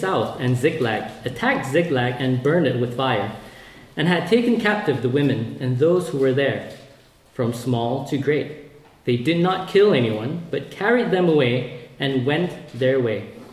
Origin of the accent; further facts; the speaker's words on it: Malaysia; now in Northern Ireland, United Kingdom; Northern Ireland home for 10 years now, I moved here in 2012. But I'm originally from Malaysia